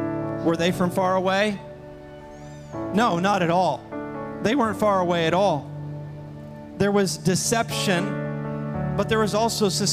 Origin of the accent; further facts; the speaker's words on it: Mount Orab, Ohio, United States; No, if you ask, where are you from? I'd say Mount Orab. Now, I'll tell you, when I was in Dallas, Texas a couple weeks ago and somebody said, where are you from? I didn't say Mount Orab because they don't know where Mount Orab is. I said, I'm from the Cincinnati area.